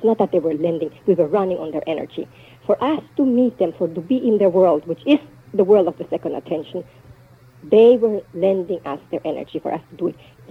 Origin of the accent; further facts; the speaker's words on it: Venezuela; I grew up in South America. I had advantages just by the mere fact the way I looked.